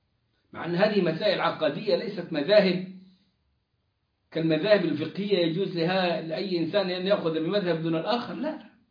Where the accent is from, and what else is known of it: Egypt